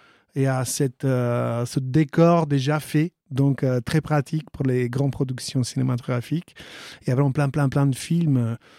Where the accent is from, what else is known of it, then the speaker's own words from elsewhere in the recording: Matera, Basilicata, Italy; moved away as an adult; moi, j'ai vécu à Matera jusqu'à l'âge de 18 ans. Ville tranquille, sereine, avec plein d'histoires.